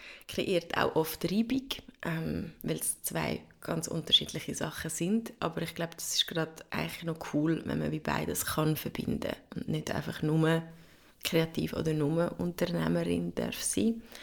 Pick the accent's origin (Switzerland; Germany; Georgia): Switzerland; Lucerne; born there; now in Zurich, Switzerland; Ich bin in Luzern geboren, habe aber Zürich als meine Wahlheimat ausgesucht. Bis jetzt 16 Jahre hier in der Stadt.